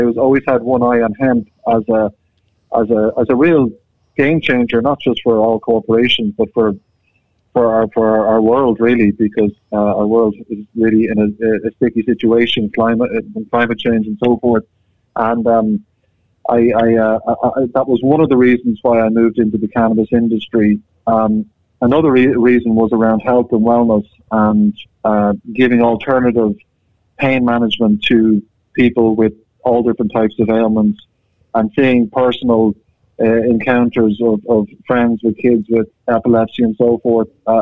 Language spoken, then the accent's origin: English; Ireland; accent: Irish; now in San Francisco, United States; I'm calling in from San Francisco, or actually the Bay Area of San Francisco, but don't be distracted by the Irish accent. I'm not in Dublin, Ireland. It's California.